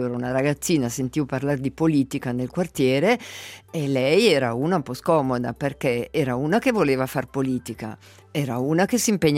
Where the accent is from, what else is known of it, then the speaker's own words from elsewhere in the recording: Solduno, Ticino, Switzerland; quando io ero bambina, e io sono di Solduno